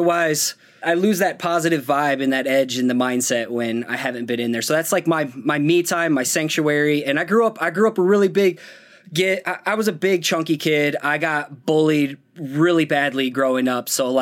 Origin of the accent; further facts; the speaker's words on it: Cedar Falls, Iowa, United States; I am from Cedar Falls, Iowa.